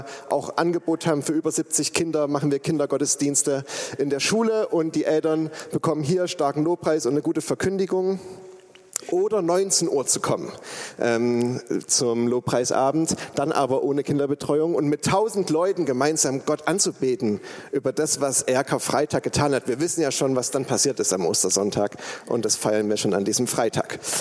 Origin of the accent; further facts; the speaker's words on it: Plauen, Saxony, Germany; also born or lived in Leipzig; weil Plauen meine Geburtsstadt ist. Und zehn Jahre meines Lebens habe ich in Plauen gelebt. Und dann ging es nach Leipzig, aber jetzt ins Erzgebirge